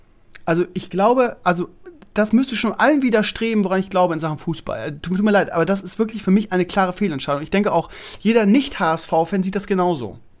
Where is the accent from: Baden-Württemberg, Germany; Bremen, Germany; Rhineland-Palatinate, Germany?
Bremen, Germany; als Bremer